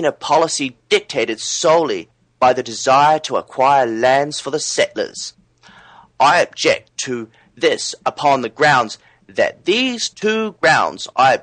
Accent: Ireland; I'm actually Irish, John.

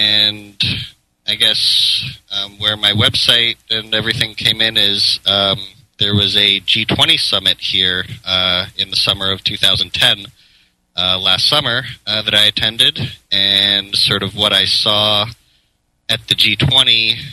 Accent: Toronto, Ontario, Canada; also born or lived in Vancouver; Well, I grew up in Toronto, and I went to university out in Vancouver

